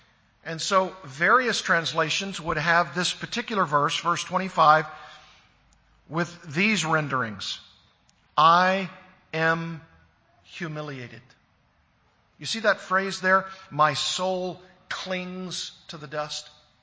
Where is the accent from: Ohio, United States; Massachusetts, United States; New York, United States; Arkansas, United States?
Arkansas, United States; Well, I grew up in Arkansas, and my education was not, let's say, sturdy.